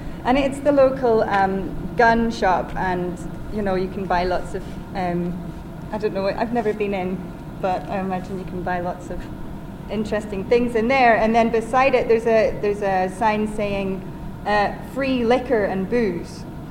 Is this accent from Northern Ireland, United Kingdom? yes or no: yes; Belfast, Northern Ireland, United Kingdom; now in Scotland; You may be able to tell that I'm not from here. I'm originally from Northern Ireland, grew up in Belfast, and for the last 8 years I've been in Scotland.